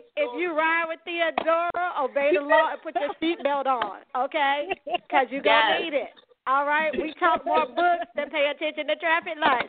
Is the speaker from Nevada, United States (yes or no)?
no; Florida, United States; And I grew up in Florida, and I went to school in a small town, relatively small town called Tallahassee, Florida.